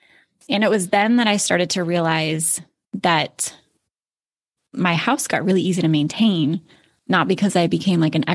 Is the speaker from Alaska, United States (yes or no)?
yes; Alaska, United States; moved away as an adult; now in Florida, United States; I was actually born and raised in Alaska. And so was my husband. And in 2013, we decided that we were going to move to Florida